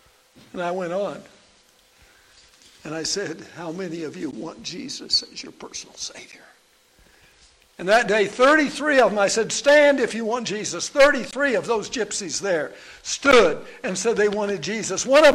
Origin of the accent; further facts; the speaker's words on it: Kentucky, United States; the way I grew up having it happen when I grew up in Kentucky. And it reminded me so much of home